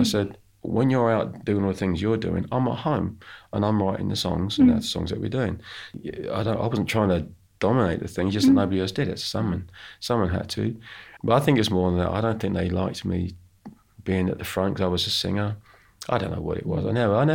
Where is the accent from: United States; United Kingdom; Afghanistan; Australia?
United Kingdom; I'm British